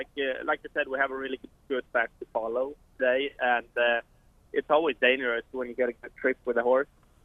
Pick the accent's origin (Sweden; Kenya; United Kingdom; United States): Sweden; English is a second language; now in Australia; I'm originally from Sweden, so I'm always used to the trotters.